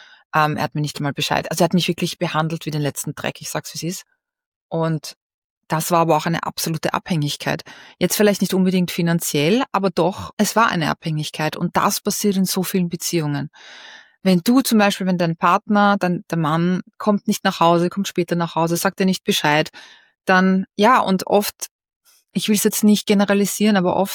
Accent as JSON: {"language": "German", "country": "Austria"}